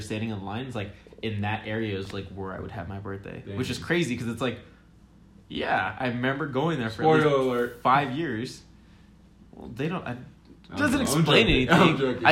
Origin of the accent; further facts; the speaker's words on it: California, United States; I mean that's a common thing for me because I grew up in the Bay Area, so I'm like, I've been to the beach at least like 8 times a year.